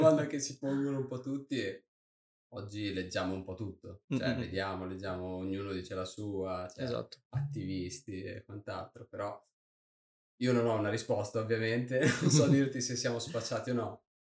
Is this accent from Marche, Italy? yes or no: no; Imola, Emilia-Romagna, Italy; vengo da Imola, studio attualmente a Bologna, la magistrale in fisica del sistema Terra.